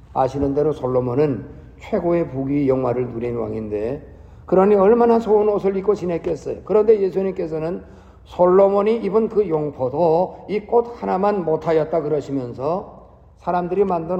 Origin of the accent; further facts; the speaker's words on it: Gyeongsang, South Korea; 제가 이 경상도 사람이 되어서 이 곤룡포 이 발음을 하기가 참 힘이 있는데요.